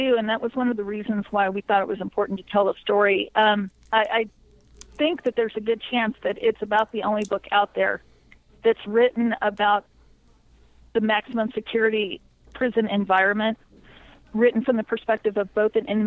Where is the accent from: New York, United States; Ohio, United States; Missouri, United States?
Missouri, United States; in some parts of the country, and I'm from Missouri, there's a puritanical streak